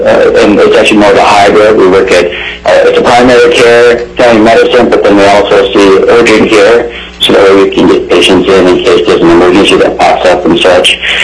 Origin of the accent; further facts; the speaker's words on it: Michigan, United States; And I grew up in Michigan, just about 2 hours from that area.